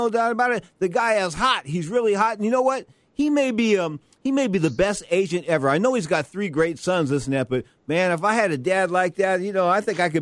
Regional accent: San Francisco, California, United States; I'm from San Francisco.

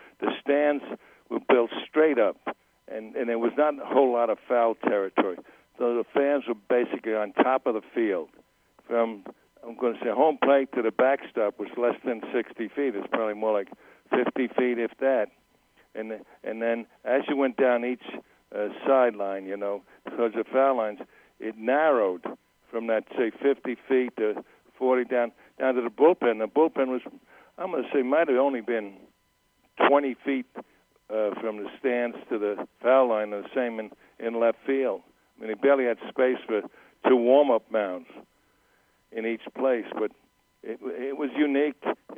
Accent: Mount Vernon, New York, United States; Like in my hometown of Mount Vernon, I'd say two-thirds of the fans were Yankee fans and one-third were Giant fans.

